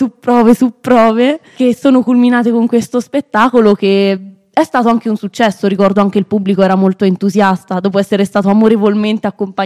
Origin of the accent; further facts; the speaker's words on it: Gualdo Tadino, Umbria, Italy; Io vengo da Gualdo Tadino.